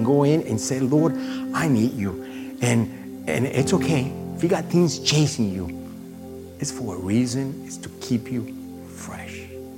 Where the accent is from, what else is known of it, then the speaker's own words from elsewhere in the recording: Florida, United States; I grew up in South Florida.